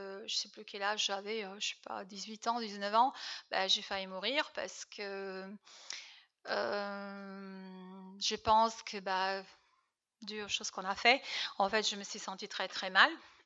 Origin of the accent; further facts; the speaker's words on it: Serbia; je n'ai pas grandi dans une famille très religieuse. En fait, je viens de Serbie, à cette époque-là où moi je suis née, c'était pas très populaire, on va dire.